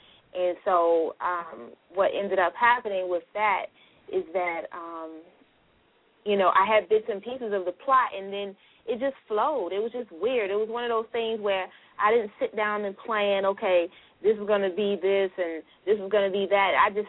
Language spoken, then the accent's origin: English; Alabama, United States; Ooh, I don't do ice. I'm from Alabama. You ain't know?